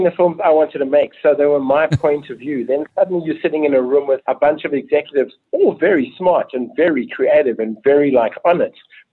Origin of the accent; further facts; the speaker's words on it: South Africa; Well, when I was growing up in South Africa, there was no film industry.